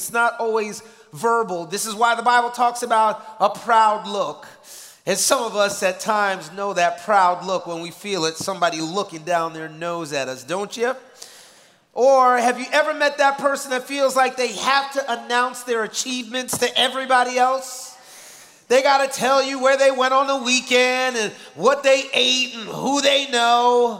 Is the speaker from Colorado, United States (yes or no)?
no; New York, United States; Now, I'm from New York